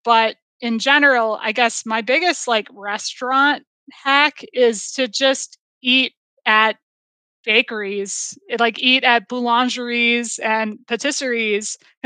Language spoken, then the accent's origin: English; Boston, Massachusetts, United States; And I grew up originally in the Boston area, and like Boston's public transit is not great.